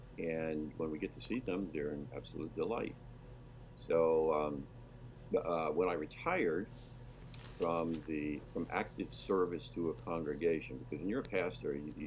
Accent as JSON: {"language": "English", "region": "New York", "country": "United States", "tie": "born or raised there", "said": "So I grew up on Eastern Long Island, New York State, and graduated from the local high school, and went on to college in upstate New York"}